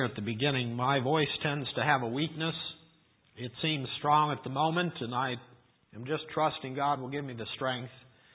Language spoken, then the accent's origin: English; Iowa, United States; Now, I grew up in Iowa, and I've been on a few rivers there, and That's where I've lived most of my life.